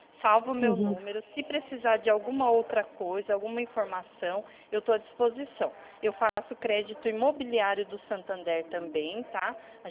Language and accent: Portuguese; São Paulo, Brazil; sou de São Paulo, tá?